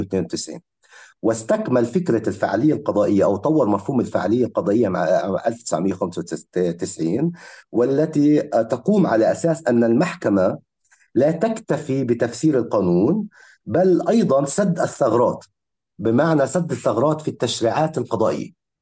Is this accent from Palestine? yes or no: yes; Palestine; باختصار كفلسطيني أستطيع أن أقول